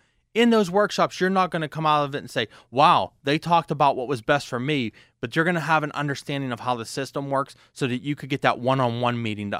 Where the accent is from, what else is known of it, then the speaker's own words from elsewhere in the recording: Belle Vernon, Pennsylvania, United States; I was caught up in watching my hometown team, Bel Vernon, play.